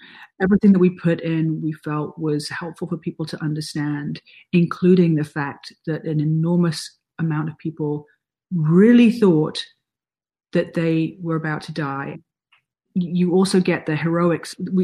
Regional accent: London, United Kingdom; also born or lived in New York; now in Los Angeles, United States; You know, I am from London, went to grad school in New York, now I live in Los Angeles.

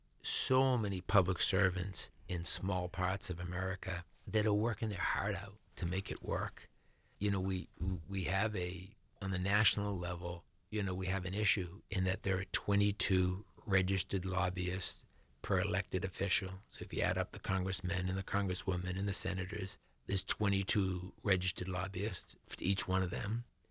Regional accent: Massachusetts, United States; So the church that I went to growing up outside of Boston is now condos

